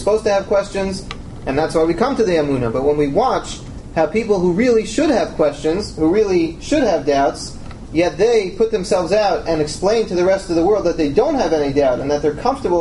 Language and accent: English; United States; I'm not Israeli, I'm an American, but I don't know.